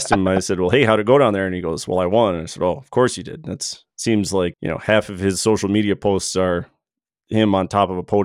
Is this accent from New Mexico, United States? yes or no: no; Crandon, Wisconsin, United States; I'm excited to get back to Crandon. I'm excited to get to my hometown.